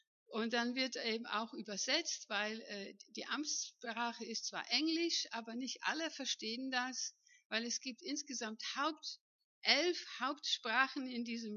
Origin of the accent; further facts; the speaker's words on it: Lower Saxony, Germany; also born or lived in Netherlands / Altensteig, Germany; Ich bin in Holland geboren, in Ostfriesland aufgewachsen, im Norden von Deutschland. Dann war ich 15 Jahre im Schwarzwald zu Hause, in Altensteig bei Freudenstadt.